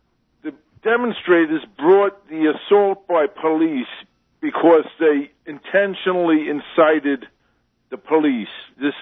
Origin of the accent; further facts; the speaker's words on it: Jersey City, New Jersey, United States; I'm from Jersey City.